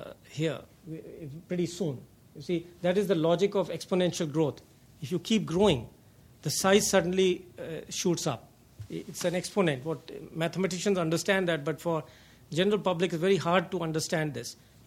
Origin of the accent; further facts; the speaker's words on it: India; I've been very conservative because, you know, as an Indian, but as an academic, I have to be self-correcting.